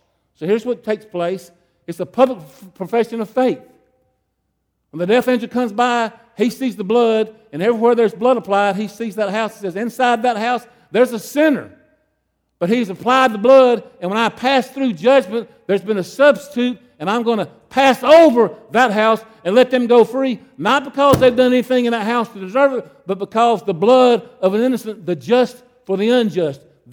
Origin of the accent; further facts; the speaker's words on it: United States; Now, I'm from Clay County. You probably know that probably means I'm from the country.